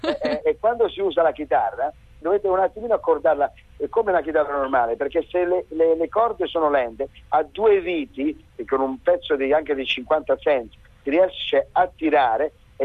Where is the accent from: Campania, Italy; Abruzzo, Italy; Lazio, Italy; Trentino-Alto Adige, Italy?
Abruzzo, Italy; Ecco, sono abruzzese per questo.